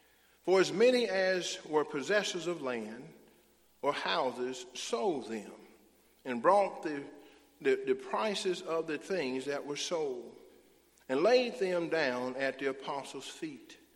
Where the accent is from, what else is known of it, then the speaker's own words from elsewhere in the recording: Arkansas, United States; I didn't come from Mississippi. I come from Arkansas. We about a notch that high.